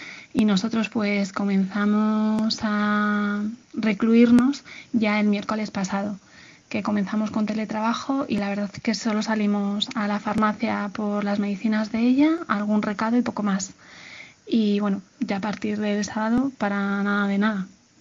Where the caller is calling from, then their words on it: Madrid, Community of Madrid, Spain; de Madrid.